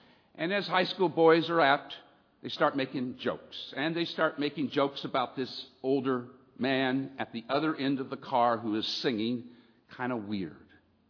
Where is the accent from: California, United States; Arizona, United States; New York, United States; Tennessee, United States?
California, United States; San Diego; As I was raised in San Diego and then decided to go off into campus chaplaincy ministry